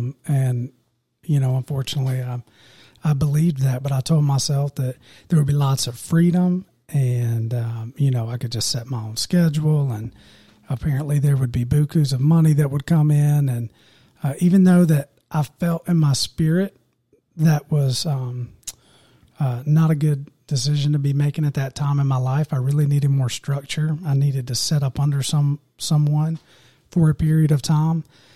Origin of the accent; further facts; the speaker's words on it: Pattersville, South Carolina, United States; Yeah, so I originally grew up in a small town about 30 minutes from here, Pattersville. Was born and raised and been an upstate South Carolina guy my whole life.